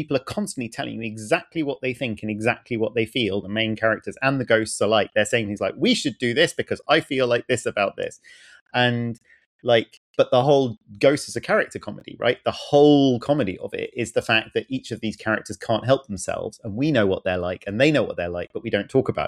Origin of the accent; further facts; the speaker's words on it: United Kingdom; that's because I'm British.